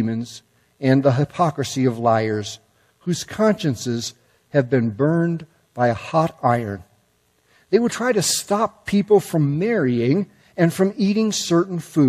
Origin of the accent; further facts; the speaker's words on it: United States; I felt pretty good about it being an American.